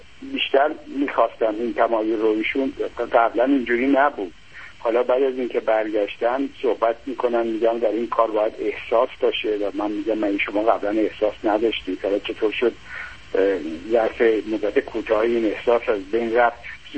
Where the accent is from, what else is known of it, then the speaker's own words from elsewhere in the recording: Iran; moved away as an adult; now in New York, United States; ما 8 سال پیش از ایران با آمریکا مهاجرت کردیم و در نیویورک زندگی میکنیم.